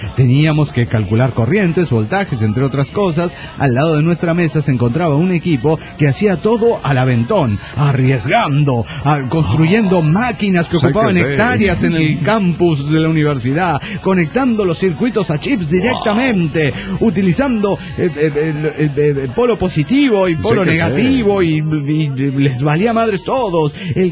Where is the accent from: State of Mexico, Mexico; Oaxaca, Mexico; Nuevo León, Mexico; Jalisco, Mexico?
State of Mexico, Mexico; Coacalco; de Coacalco.